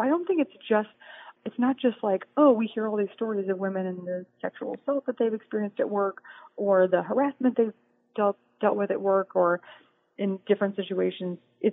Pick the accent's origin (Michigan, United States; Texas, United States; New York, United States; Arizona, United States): Texas, United States; Houston; I grew up listening to … I'm from Houston. We're the same age.